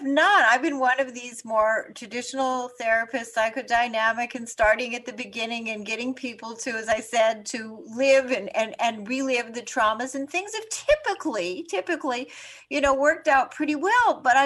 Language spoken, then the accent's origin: English; Canada; now in New York, United States; I'm Canadian, living in New York, of course, right now.